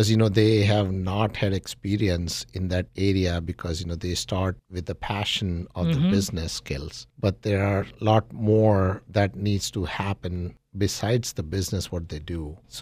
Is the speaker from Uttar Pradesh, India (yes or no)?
no; Mumbai, Maharashtra, India; moved away as an adult; now in United States; I'm from Mumbai, India. Mm-hmm. I came to U.S. in 1997.